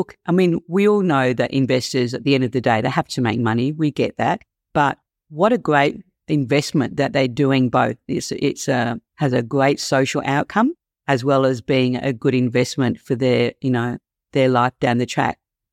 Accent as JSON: {"language": "English", "town": "Adelaide", "region": "South Australia", "country": "Australia", "said": "I'm from Adelaide originally, South Australia. So I've got a bit of a soft spot for South Australia."}